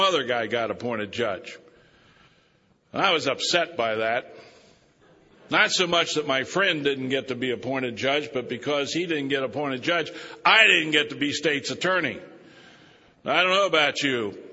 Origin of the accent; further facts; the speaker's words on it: Hagerstown, Maryland, United States; I went back to my hometown of Hagerstown to practice law.